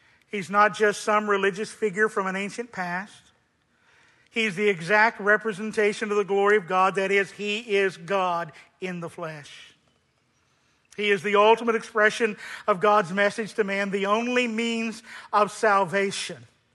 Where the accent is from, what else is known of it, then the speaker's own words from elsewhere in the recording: United States; I love my country. I'm proud that I am an American. I would rather live here than anywhere else.